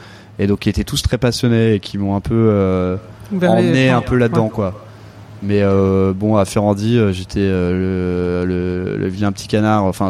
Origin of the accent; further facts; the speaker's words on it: Avon, Île-de-France, France; J'ai grandi en Seine-et-Marne, à Avon, donc dans le sud de la Seine-et-Marne, dans la forêt de Fontainebleau, dans une petite ville.